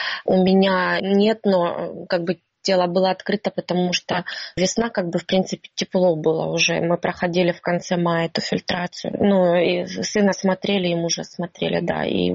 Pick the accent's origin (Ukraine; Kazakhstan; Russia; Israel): Ukraine; Mariupol, Donetsk Oblast; moved away as an adult; Мы из города Мариуполя.